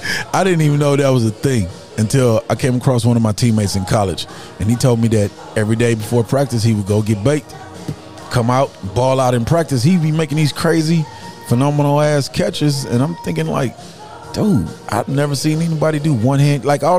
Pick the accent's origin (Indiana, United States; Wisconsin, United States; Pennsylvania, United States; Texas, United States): Texas, United States; I just realized when I was a kid, 5, 6, somewhere between 5 and 7. Growing up in Fifth Ward, there used to be cafes everywhere.